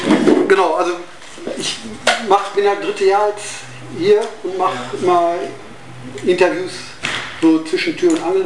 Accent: Bochum, North Rhine-Westphalia, Germany; Also ich komme aus Bochum

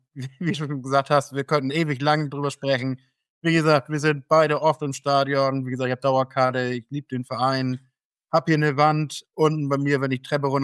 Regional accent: Northern Germany, Germany; Das müssen wir auch als Norddeutsche hier.

